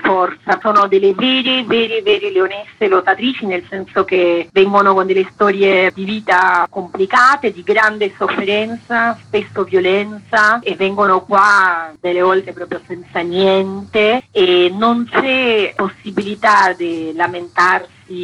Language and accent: Italian; Argentina; Italian is a second language; also born or lived in Rome; now in Italy; io sono argentina, però ho vissuto a Roma tantissimi anni